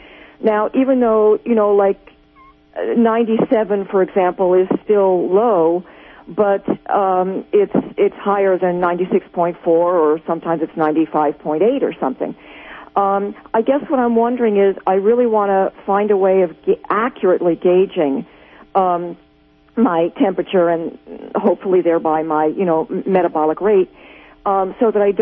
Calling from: New Jersey, United States; Hi, I'm calling from New Jersey.

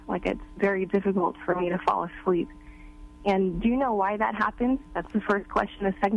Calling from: California, United States; from the San Francisco Bay Area.

